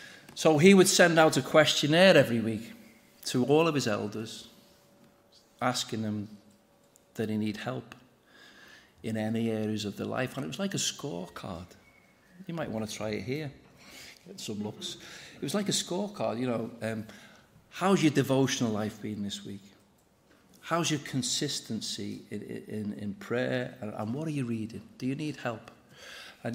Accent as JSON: {"language": "English", "country": "United Kingdom", "said": "We're very British."}